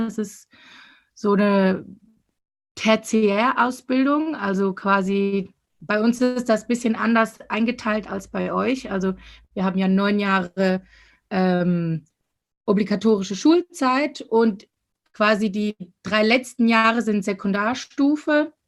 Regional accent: Winterthur, Zurich, Switzerland; ich komme aus Winterthur

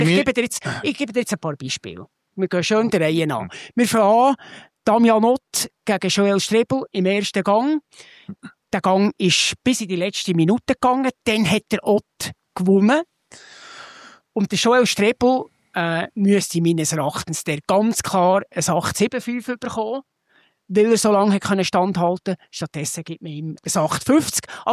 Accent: Bern, Switzerland; als Berner stelle ich mir die Frage

